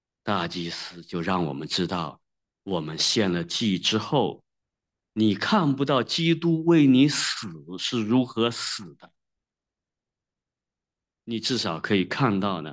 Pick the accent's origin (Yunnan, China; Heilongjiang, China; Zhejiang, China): Zhejiang, China; Wenzhou; 你比如说我们温州人特别喜欢抱团，是不是？